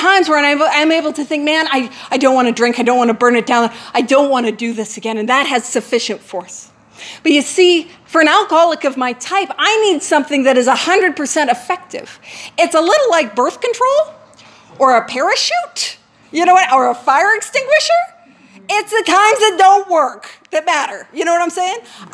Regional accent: Calgary, Alberta, Canada; I'm from Calgary.

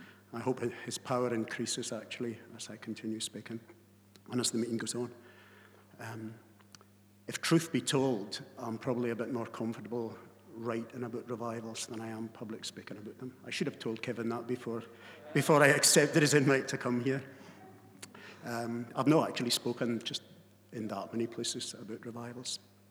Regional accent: Orkney, Scotland, United Kingdom; As you can probably tell by my accent, well, I don't know if you can or not, but I come from Orkney.

